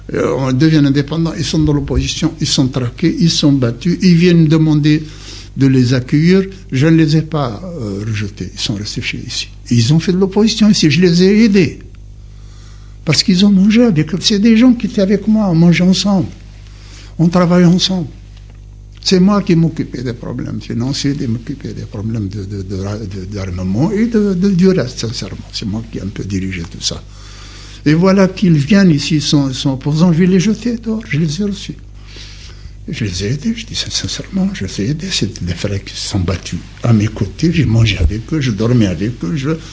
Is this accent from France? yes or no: no; Algeria; Je suis d'origine marocaine, mais moi je suis algérien. Hein. Oui. Je suis fier d'avoir un père et une mère qui sont marocains.